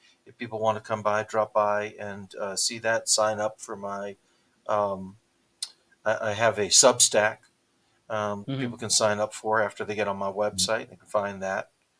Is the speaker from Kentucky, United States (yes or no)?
no; San Francisco, California, United States; now in Oakland, United States; so I grew up in San Francisco. I live in Oakland now, but I grew up in San Francisco. And I grew up in a neighborhood that had at the time, a lot of Iranian American businesses.